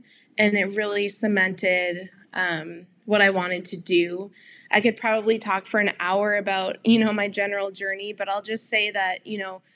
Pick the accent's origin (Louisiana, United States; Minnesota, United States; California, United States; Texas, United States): Minnesota, United States; for me, born and raised in Minnesota, grew up loving Minnesota sports.